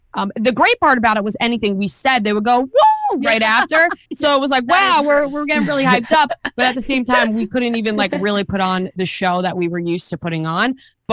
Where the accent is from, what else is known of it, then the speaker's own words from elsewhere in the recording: New York City, New York, United States; because I'm from New York and we live in New York and our families got to come to that show